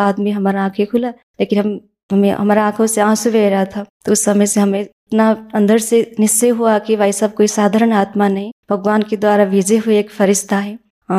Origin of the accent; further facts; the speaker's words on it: Kathmandu, Bagmati, Nepal; मैं काठमांडू नेपाल से हूँ।